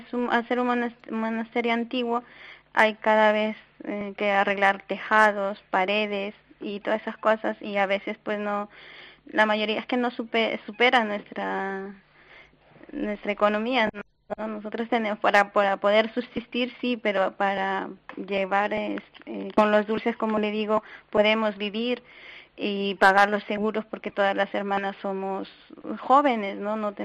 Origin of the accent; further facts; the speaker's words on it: Peru; moved away as an adult; now in Spain; Nosotras somos extranjeras, hemos venido ya hace 12 años aquí a España, especialmente aquí a este convento, y somos del Perú.